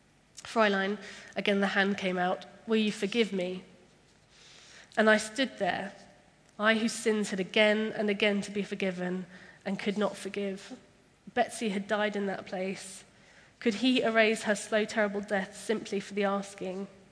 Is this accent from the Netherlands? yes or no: yes; Netherlands; I grew up in Holland